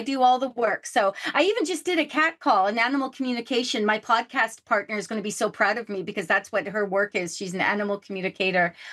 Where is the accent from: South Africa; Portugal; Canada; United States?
Canada; I'm from Canada. So I'm in Vancouver, British Columbia, Canada.